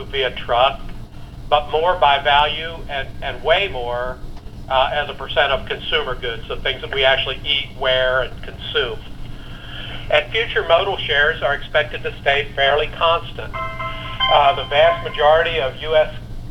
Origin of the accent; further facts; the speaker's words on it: Washington, United States; You all know that I work for a trucking company and I'm from Washington, so please excuse my biases as we move forward.